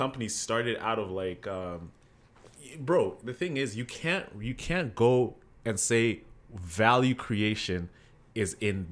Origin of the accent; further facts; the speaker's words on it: Kenya; being Kenyan and everything, we always have this idea like we have to go and get educated somewhere else.